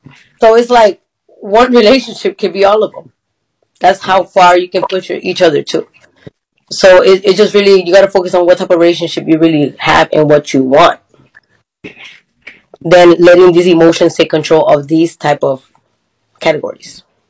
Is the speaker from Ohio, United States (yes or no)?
yes; Cincinnati, Ohio, United States; also born or lived in Texas; I'm from Texas. I'm just here chilling. I was raised in Cincinnati, Ohio. That's my home.